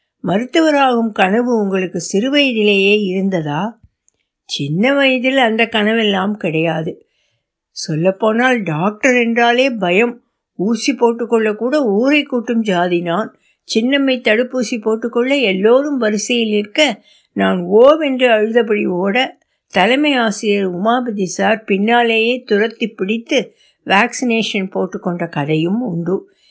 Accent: Chidambaram, Tamil Nadu, India; சிதம்பரம் நான் பிறந்த ஊர். ஆரம்ப பள்ளி படிப்பு 8வது வரை அங்குதான்.

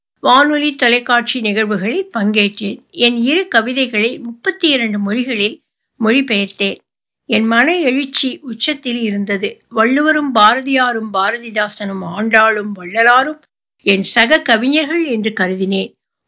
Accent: Chennai, Tamil Nadu, India; also born or lived in Tiruvarur / Kodali Karuppur; இன்றைய அரியலூர் மாவட்டத்தில் உள்ள கோடாலி கருப்பூர் என்ற கிராமத்தில் நான் பிறந்தேன். வளர்ந்தது சென்னையிலும் திருவாரூரிலும். … தமிழாசிரியர்.

